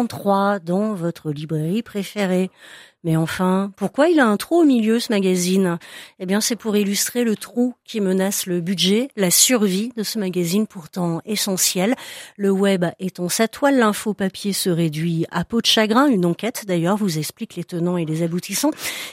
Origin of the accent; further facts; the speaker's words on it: France; Bon, vous l'entendez, je suis française